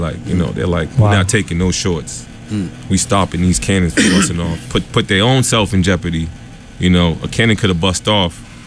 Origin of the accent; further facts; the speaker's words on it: United States; I'm Haitian. And I grew up in America. So my family being Haitian, I always learned about the lineage.